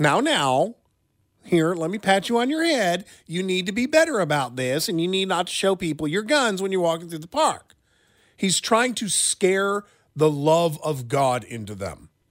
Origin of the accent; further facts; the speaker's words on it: Lansing, Michigan, United States; I remember going when I was growing up in Lansing, we would go out with BB guns and shoot at birds and squirrels.